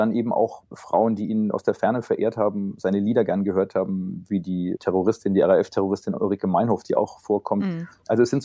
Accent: West Germany, Germany; Ich bin zwar im Westen aufgewachsen

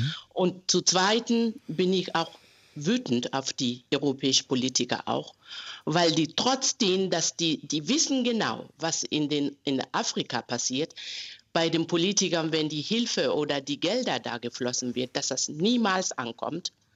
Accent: Mali; German is a second language; moved away as an adult; now in Germany; Genau, ich komme aus Mali und lebe seit 30 Jahren hier in Deutschland mit meiner Familie.

